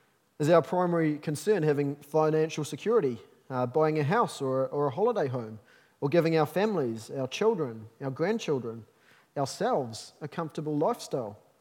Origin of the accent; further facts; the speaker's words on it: Auckland, New Zealand; I remember growing up in Auckland, lucky me